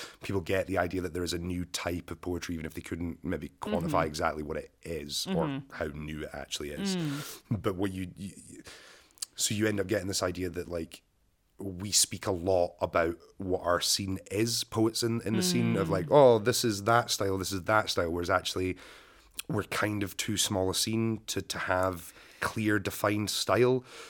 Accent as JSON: {"language": "English", "town": "Glasgow", "region": "Scotland", "country": "United Kingdom", "said": "I'm historically from Glasgow. I probably come from a much worse, like, sort of like poverty demographic or whatever, class demographic than a lot of poets."}